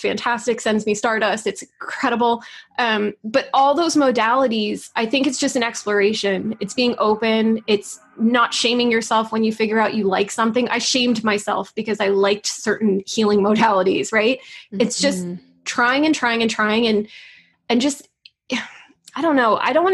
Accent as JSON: {"language": "English", "region": "New York", "country": "United States", "said": "I'm a New Yorker, man."}